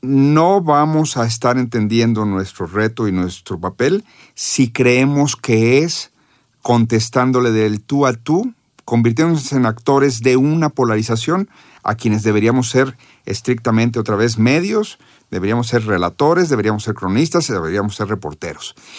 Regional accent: Guadalajara, Jalisco, Mexico; yo soy de Guadalajara, lo digo con toda la carga

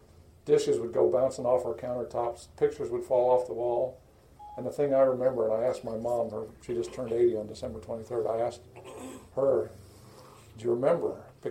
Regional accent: Huntsville, Alabama, United States; Growing up in Huntsville, Alabama, and my dad came to Alabama in 1965 with the Apollo program.

